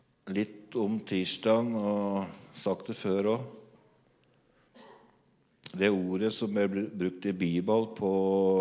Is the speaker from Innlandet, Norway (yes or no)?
yes; Innlandet, Norway; Jeg gjør ikke det, så jeg kommer fra Hadeland.